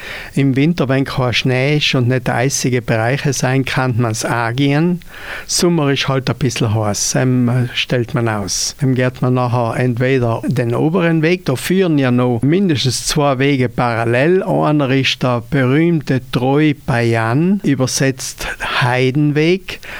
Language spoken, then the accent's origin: German; Trentino-Alto Adige, Italy; Bei uns in Südtirol eben in diese 5 ladinischen Täler rund um den Sellerstock